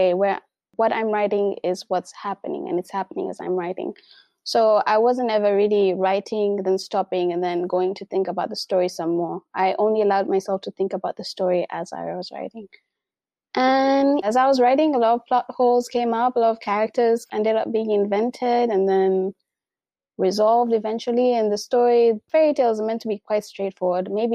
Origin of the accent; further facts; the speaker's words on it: Mombasa, Mombasa County, Kenya; born there; But I was born in Mombasa.